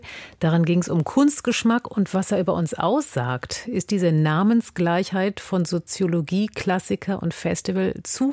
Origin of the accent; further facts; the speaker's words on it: Cologne, North Rhine-Westphalia, Germany; Als Kölnerin